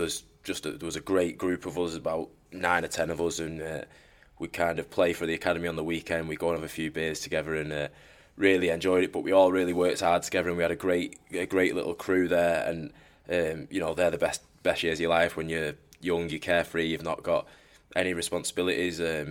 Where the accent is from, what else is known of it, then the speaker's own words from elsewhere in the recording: Warrington, North West England, United Kingdom; so we decided to stay in Warrington, and Warrington put a great 4-year deal to me, and you know, my hometown club.